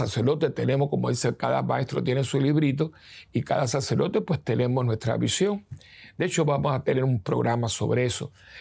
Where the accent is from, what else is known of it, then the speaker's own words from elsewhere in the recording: Cuba; now in United States; Cuando nosotros llegamos de Cuba, al principio, no teníamos nada.